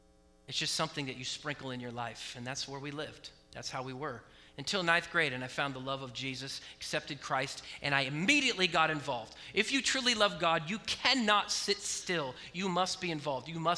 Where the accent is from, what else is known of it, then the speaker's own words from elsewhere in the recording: Oregon, United States; Now, I grew up in Oregon, very liberal, and I grew up in the public school system.